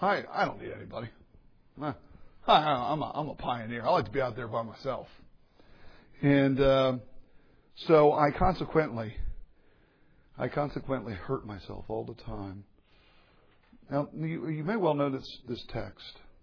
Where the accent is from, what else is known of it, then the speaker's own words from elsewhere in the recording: Philadelphia, Pennsylvania, United States; also born or lived in Atlanta; Now, I'm from Philadelphia. And I lived in Atlanta for 15 years.